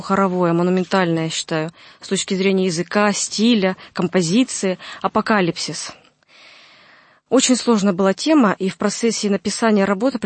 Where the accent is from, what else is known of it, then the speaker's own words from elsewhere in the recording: Berezniki, Perm Krai, Russia; born there; Я родилась в Пермском крае, в городе Березники, который исследователи называют городом белых берез.